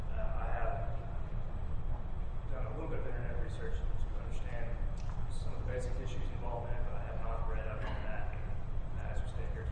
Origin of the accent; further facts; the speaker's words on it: Shawnee, Oklahoma, United States; I'm from Shawnee, Oklahoma, originally.